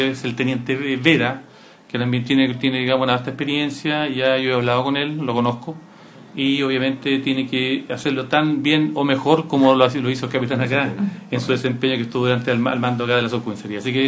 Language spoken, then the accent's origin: Spanish; Los Ángeles, Biobío, Chile; la conozco porque soy de Los Ángeles, soy angelino